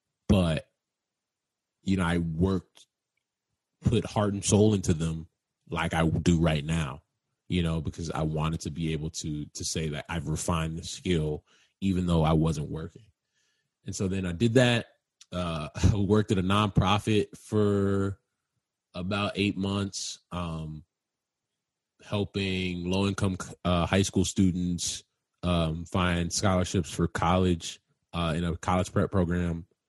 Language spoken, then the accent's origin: English; Chicago, Illinois, United States; I'm from Chicago. I can do this.